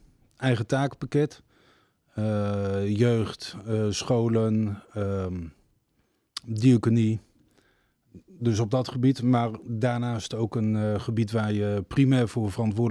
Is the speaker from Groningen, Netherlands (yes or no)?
yes; Groningen, Netherlands; geboren en getogen in Groningen.